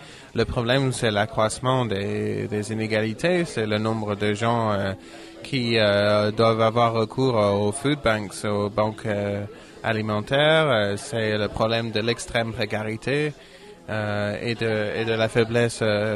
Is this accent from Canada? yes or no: no; United Kingdom; now in Paris, France; Oui, je viens de Grande-Bretagne et je fais mes études ici à Paris.